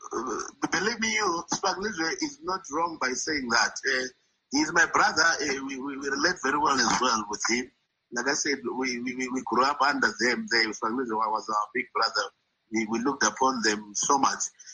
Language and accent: English; Pelandaba, Bulawayo, Zimbabwe; Because lucky enough for me, I grew up in Pelandaba